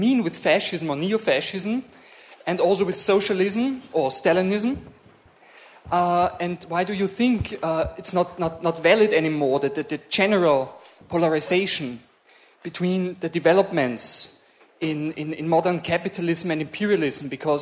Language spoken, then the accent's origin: English; Austria; from Austria. I'm an activist in the socialist movement.